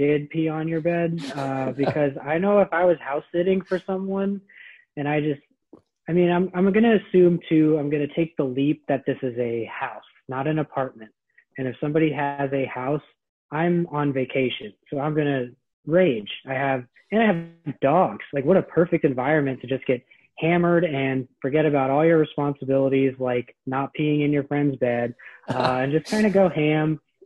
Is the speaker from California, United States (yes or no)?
yes; San Francisco, California, United States; I never had a hockey team growing up, and I didn't have a soccer team either because I grew up in San Francisco